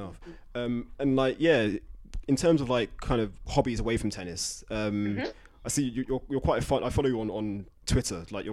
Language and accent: English; London, United Kingdom; I'm English, obviously born and bred in London, England. But the film for me as a black guy